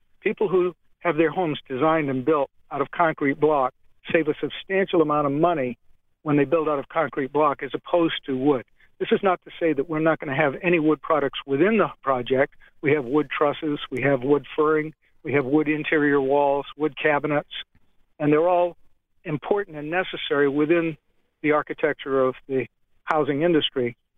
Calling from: Orlando, Florida, United States; I'm calling you from Orlando, and I design homes here in Florida.

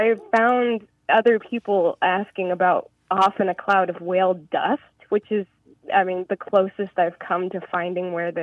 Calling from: Portland, Oregon, United States; I'm calling from Portland, Oregon.

